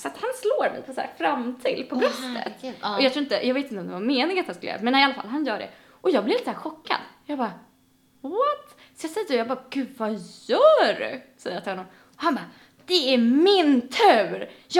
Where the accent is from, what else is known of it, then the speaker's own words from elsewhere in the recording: Sweden; Men när jag är hemma i Sverige ska jag verkligen bli påverkad av att folk inte kanske hjälper varandra så mycket.